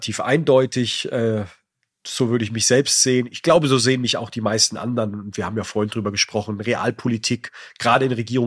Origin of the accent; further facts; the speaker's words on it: Heidelberg, Baden-Württemberg, Germany; born there; Ich bin ja gebürtiger Heidelberger, liebe diese Stadt, halte sie auch natürlich für die tollste, schönste und großartigste Stadt in der gesamten Bundesrepublik.